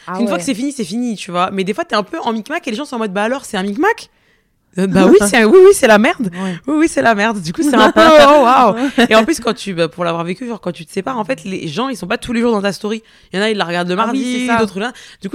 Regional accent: Marseille, Provence-Alpes-Côte d'Azur, France; je suis marseillaise

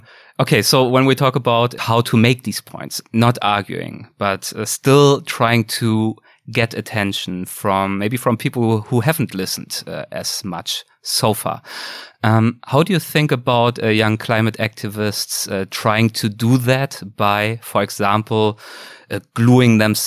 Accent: Germany; in Germany, in my home country

